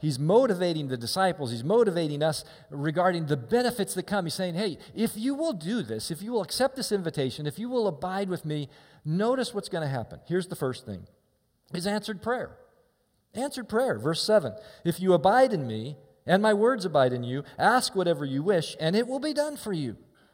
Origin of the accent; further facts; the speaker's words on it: Kansas City, Missouri, United States; I grew up in Kansas City as a kid.